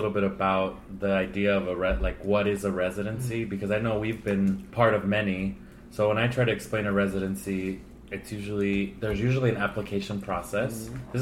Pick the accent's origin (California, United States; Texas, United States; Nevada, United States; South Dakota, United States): Nevada, United States; Las Vegas; As you guys know, I'm from Las Vegas.